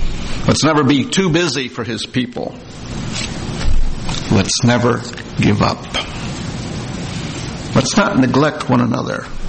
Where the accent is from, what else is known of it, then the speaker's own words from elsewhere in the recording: New Jersey, United States; I'm originally from New Jersey, so it turned out we were from the same county.